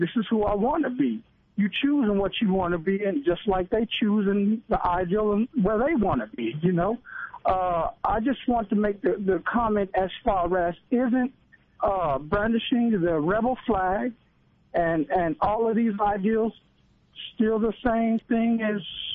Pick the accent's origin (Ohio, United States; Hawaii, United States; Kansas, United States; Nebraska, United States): Kansas, United States; Olathe; I'm from Olathe, Kansas.